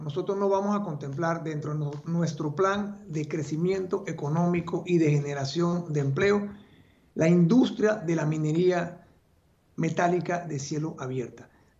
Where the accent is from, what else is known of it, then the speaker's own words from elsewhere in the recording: Panama; no hemos sabido vender Panamá y no hemos entendido que en el caso del turismo, el turismo tiene que ser tratado en Panamá como un tema